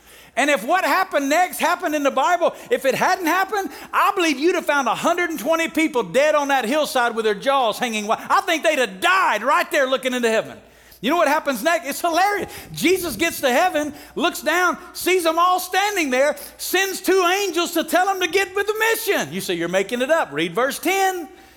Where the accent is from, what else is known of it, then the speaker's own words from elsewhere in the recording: Alabama, United States; now in Las Vegas, United States; Like I'm originally from Alabama. When God called us to Las Vegas, you couldn't have picked a place further off our radar.